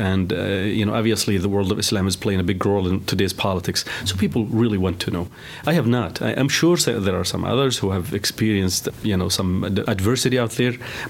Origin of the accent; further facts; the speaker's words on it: United States; And I, as an American, I'm proud to hear that.